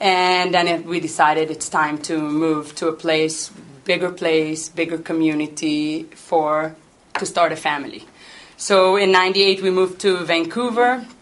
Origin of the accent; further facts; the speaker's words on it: Israel; So, I was born and raised in Israel, and at the age of 16, I came from a traditional home